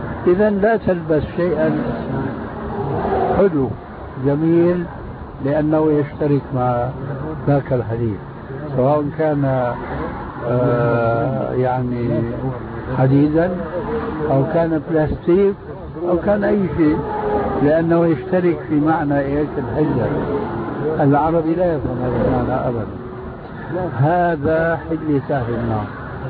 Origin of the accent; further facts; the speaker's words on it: Syria; وأنا أخذ السيارة كما يقولون عندنا بالشام